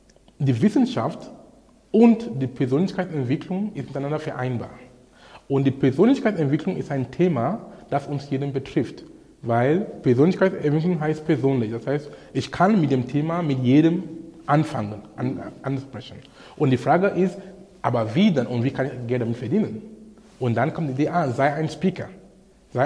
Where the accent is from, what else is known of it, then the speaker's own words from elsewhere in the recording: Cameroon; now in Hamburg, Germany; hier in Hamburg oder in Kamerun, wo ich herkomme